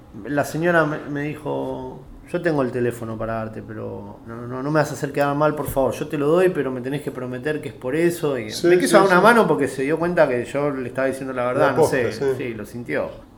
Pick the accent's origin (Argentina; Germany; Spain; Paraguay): Argentina; Palomar, Buenos Aires Province; Como yo te decía recién, que soy de Palomar